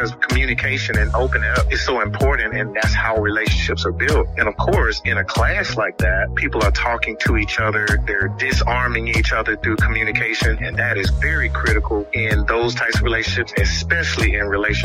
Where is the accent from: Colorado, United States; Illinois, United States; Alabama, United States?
Alabama, United States; Tuscaloosa; I grew up in Tuscaloosa, Alabama, in the church.